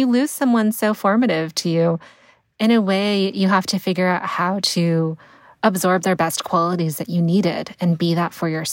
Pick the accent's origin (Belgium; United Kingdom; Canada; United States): United States; Connecticut; So I grew up in Connecticut, which, you know, had Hartford, the insurance capital of the world.